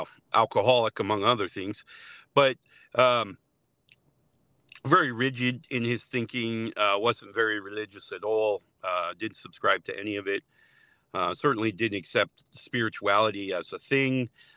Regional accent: Ohio, United States; born there; also born or lived in New Jersey / Louisiana; I was born in Ohio, in the Midwest. We moved back to the East Coast.

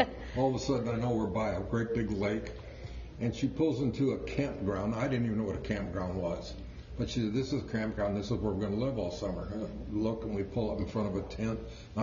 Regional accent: Chicago, Illinois, United States; born there; I was born in Chicago.

